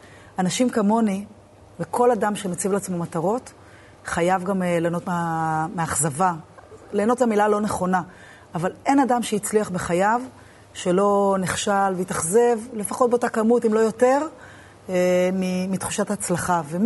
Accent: Tel Aviv, Tel Aviv District, Israel; הוא גדלנו בתל אביב.

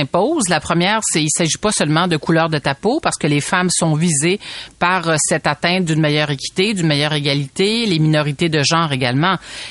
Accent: Cameroon; je suis camerounaise, doctorante

